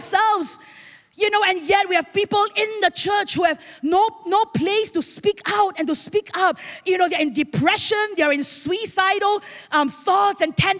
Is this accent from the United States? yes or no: no; Singapore; I mean, I'm a Singaporean, you know, raised up in Cornerstone, Singapore with strong convictions